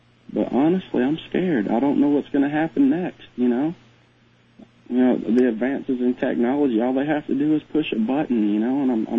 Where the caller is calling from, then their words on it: Georgia, United States; I'm calling from Georgia.